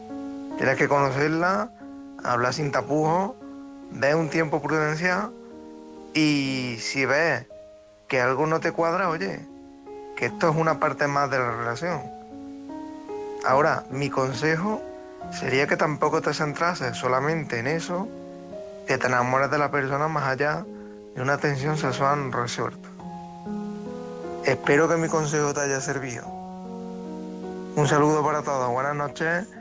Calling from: Córdoba, Andalusia, Spain; corresponsal de Córdoba.

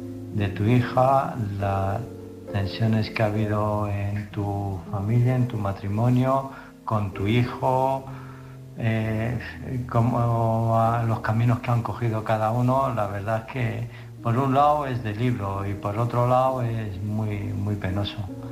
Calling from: Illescas, Castilla-La Mancha, Spain; de Illescas.

